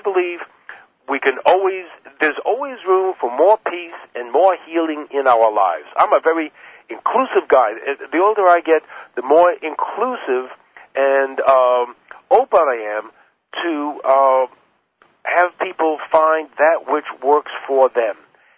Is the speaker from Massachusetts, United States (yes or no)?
no; New York, United States; And I say, well, it's both, and I come from New York